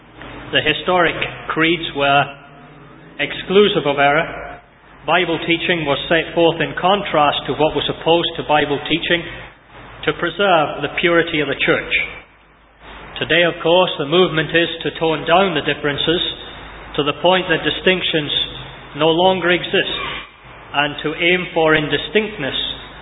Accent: Scotland, United Kingdom; also born or lived in Zambia; I was brought up and baptised in the Scottish Episcopal Church, which, of course, in Scotland is considered the worst possible fate for any young Scot, to be brought up in such a church

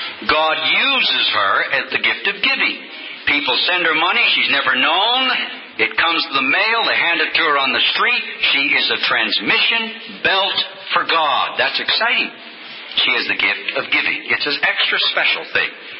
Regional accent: Nova Scotia, Canada; I was from Nova Scotia, where I grew up, in a free Pentecostal church.

